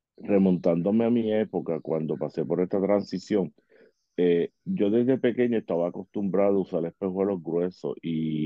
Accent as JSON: {"language": "Spanish", "town": "San Germán", "country": "Puerto Rico", "said": "Que soy de San Germán, soy instructor de orientación y movilidad."}